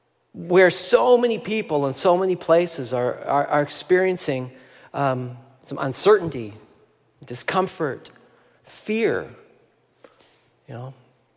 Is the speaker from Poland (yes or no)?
no; Nelson, British Columbia, Canada; I grew up in Nelson, British Columbia, and up above our place, there was a ball field close to my elementary school.